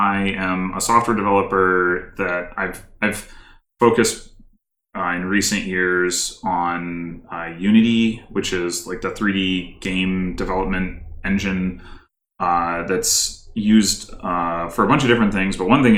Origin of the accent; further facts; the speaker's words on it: St. Louis, Missouri, United States; Okay. So I grew up in St. Louis, Missouri in the United States. For those of you who are not familiar with that, it's pretty much in the middle of the country.